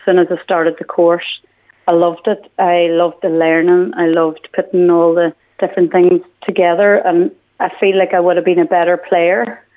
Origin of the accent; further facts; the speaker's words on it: County Donegal, Ireland; I'm born and bred in Struve, actually, and Greencastle has been a huge part of my life